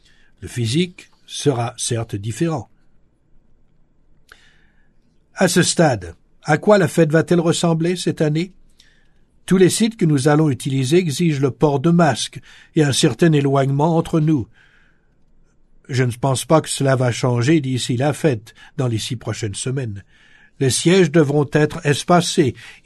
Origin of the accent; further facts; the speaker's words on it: United States; pourquoi chez nous, aux États-Unis, c'est devenu une question politique